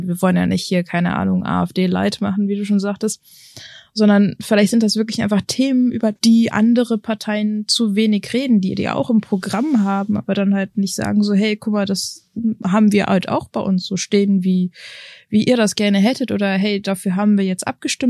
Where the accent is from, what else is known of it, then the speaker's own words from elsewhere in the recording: Germany; mein Migrationshintergrund, aber die ist halt schon vor meiner Geburt hier in Deutschland gewesen. Ich bin in Deutschland geboren, aufgezogen, ich fühle mich nicht anders als vermutlich jeder andere hier.